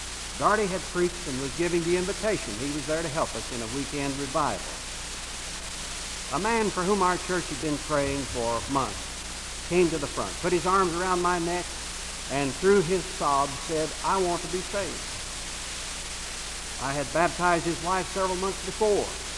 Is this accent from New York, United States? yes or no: no; Athens, Ohio, United States; the city of Athens, Ohio, my hometown.